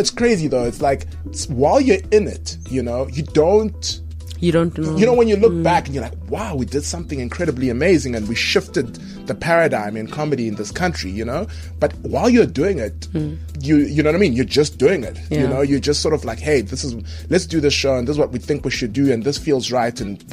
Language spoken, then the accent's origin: English; Zimbabwe; So originally from Zimbabwe.